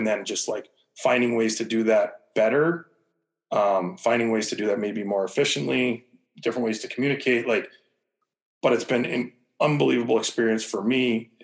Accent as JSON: {"language": "English", "country": "Canada", "tie": "born or raised there", "said": "I grew up in Canada, didn't have a ton."}